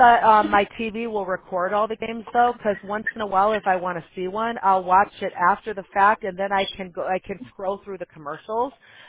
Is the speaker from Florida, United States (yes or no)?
no; Chicago, Illinois, United States; now in California, United States; Me growing up in Chicago, I never knew that because, now we're in California, and it's a whole different feel to go in the Pacific Ocean as opposed to Lake Michigan